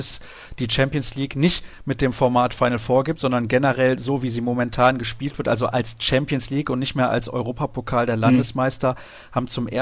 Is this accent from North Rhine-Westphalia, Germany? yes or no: yes; Cologne, North Rhine-Westphalia, Germany; Ich komme ja hier aus der Gegend in Köln